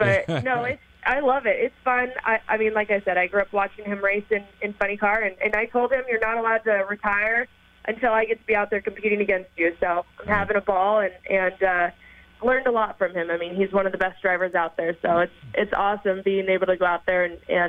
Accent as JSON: {"language": "English", "town": "Yorba Linda", "region": "California", "country": "United States", "said": "I'm from Yorba Linda, California, so for me, this is like the best time of the year."}